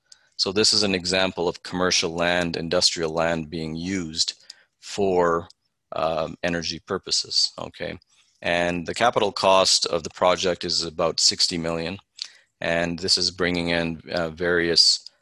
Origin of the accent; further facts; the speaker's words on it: Alberta, Canada; I'm from Alberta. We always think we're number 1 in things.